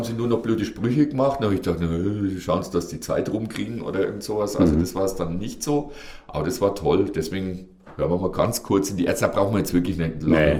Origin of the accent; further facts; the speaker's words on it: Bavaria, Germany; Du kommst ja von woanders, du kommst aus dem Süden, ich komme aus dem Norden Bayerns.